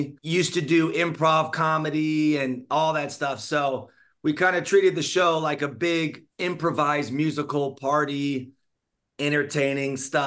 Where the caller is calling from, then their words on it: Montanito, California, United States; From Montanito, California, which is in the middle of Calabasas and Malibu.